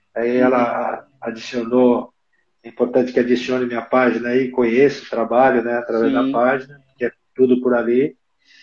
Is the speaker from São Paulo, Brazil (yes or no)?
no; Curitiba, Paraná, Brazil; accent: southern; Vixe, Maria, deve ser meu sotaque do sul, né? Deve ser meu sotaque, né? A primeira coisa que eu pensei, não, eu sou de Curitiba e tal, tal.